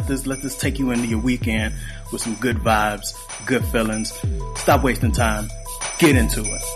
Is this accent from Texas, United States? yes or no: no; Chicago, Illinois, United States; I'm from Chicago. This is the music that's been around my entire life.